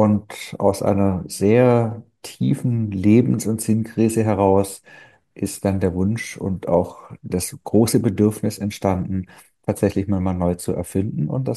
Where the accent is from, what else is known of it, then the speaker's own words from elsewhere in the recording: Baden-Württemberg, Germany; Ich bin ja Schwabe